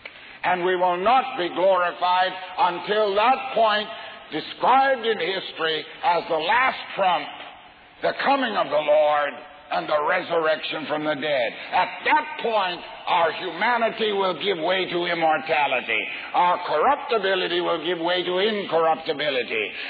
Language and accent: English; Canada; I'm a Canadian. When I was a boy, we sang … they did.